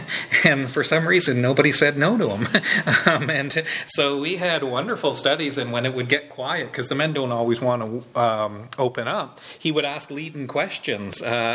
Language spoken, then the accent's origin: English; Moose Factory, Ontario, Canada; When they come in there and kind of ask where you're from, and I'm from Moose Factory